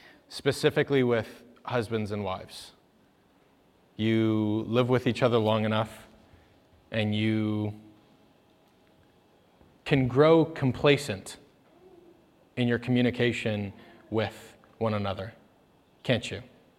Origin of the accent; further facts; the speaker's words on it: United States; I'm American. I love New Zealand, but I'm American.